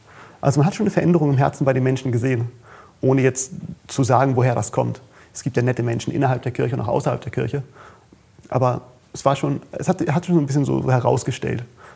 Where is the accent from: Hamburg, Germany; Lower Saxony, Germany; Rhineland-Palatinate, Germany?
Hamburg, Germany; ich komme aus Hamburg und man ging da zur evangelischen Kirche.